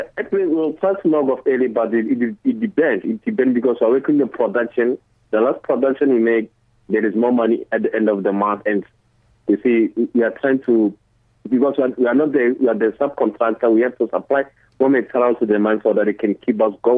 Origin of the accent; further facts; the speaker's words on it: Limpopo, South Africa; I'm originally from Limpopo.